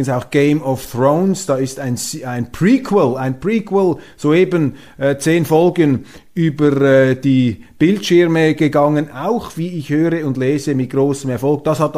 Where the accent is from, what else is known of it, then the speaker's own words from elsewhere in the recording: Switzerland; Als Schweizer kann ich da sagen, da zucken wir zusammen.